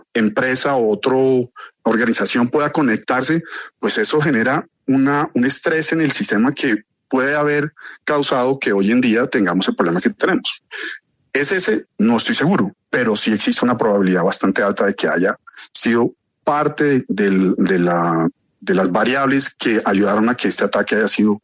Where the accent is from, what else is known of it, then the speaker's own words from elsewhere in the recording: Colombia; como colombiano